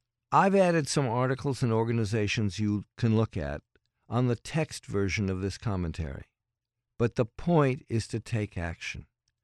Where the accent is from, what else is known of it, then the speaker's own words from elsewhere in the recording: New York City, New York, United States; Growing up in New York City, I had to be a public transit user.